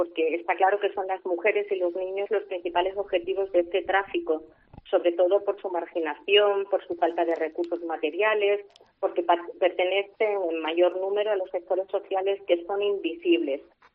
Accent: Extremadura, Spain; somos cinco mujeres extremeñas

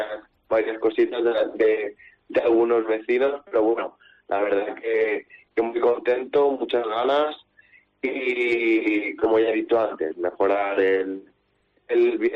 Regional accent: Mascarell, Valencian Community, Spain; he aceptado esta responsabilidad por el cariño que le tengo a mi pueblo, porque quiero ayudar a mejorarlo

